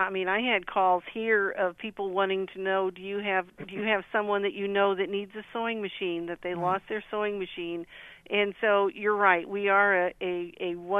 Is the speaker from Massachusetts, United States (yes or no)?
no; Muscatine, Iowa, United States; Yes, I am an Iowa girl. I was born and raised in Muscatine.